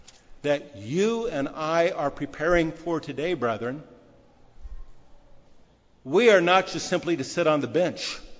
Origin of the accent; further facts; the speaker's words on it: San Diego, California, United States; like I did growing up in San Diego back in 1959.